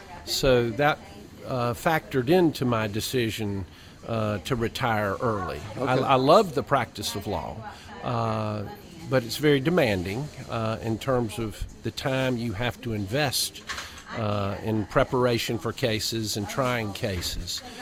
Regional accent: Rock Hill, South Carolina, United States; now in Asheville, United States; I was born and raised in Rock Hill. I practiced law here for several decades. And before I retired to Asheville.

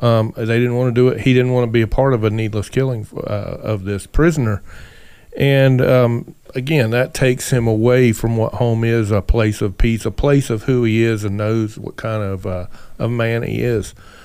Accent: Missouri, United States; I mean, I grew up in Missouri, and I've recently started going back there, and I've always done that.

